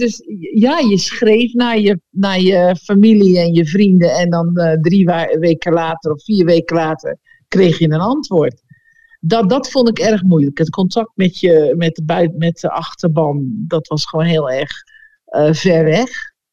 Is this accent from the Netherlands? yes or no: yes; Vlaardingen, South Holland, Netherlands; Ik ben opgegroeid in Vlaardingen. In een normaal gezin.